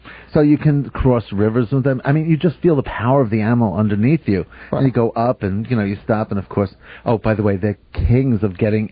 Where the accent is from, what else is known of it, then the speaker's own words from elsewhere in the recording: Canada; I think I'm going to go through Vietnam going, I'm Canadian.